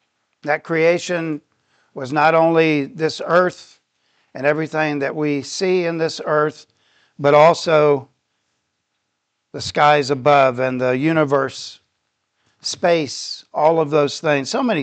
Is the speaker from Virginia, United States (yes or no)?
no; Titusville, Florida, United States; Of course, growing up in Titusville, Florida, that's Cape Canaveral. So it was really all about space when I was a kid.